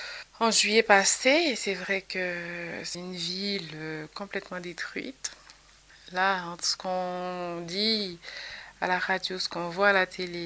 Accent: Haiti; now in Coffrane, Switzerland; Et je suis de Haïti.

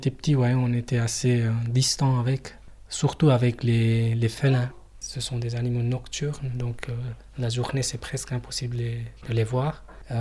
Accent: Nepal; French is a second language; now in Val-de-Ruz, Switzerland; Namasté, bonjour … donc je suis l'origine du Népal et je suis arrivé en Suisse en 2002 et j'ai une fille de 5 ans et puis maintenant on habite en Val-de-Ru à Fontainebleau.

